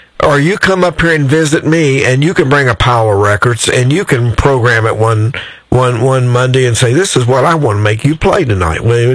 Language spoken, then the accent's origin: English; Kentucky, United States; you growing up in Mississippi, me in Kentucky